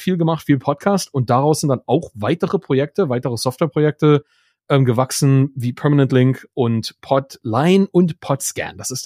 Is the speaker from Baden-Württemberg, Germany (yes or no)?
no; Dresden, Saxony, Germany; Also ich komme aus Dresden ursprünglich.